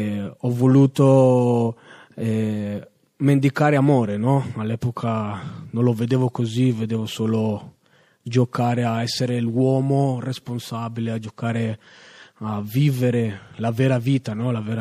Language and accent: Italian; Genoa, Liguria, Italy; Io sono nato e cresciuto a Genova. E i miei genitori si sono conosciuti qua negli anni 80, mio padre del Cile, mia madre dell'Ecuador.